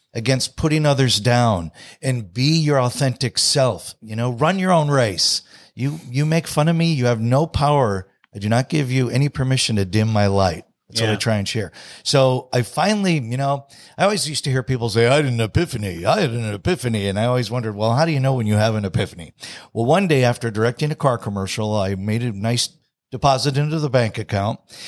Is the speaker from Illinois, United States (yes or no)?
yes; Chicago, Illinois, United States; Well, I'll take you way back really quickly to growing up in Chicago. My father's retired military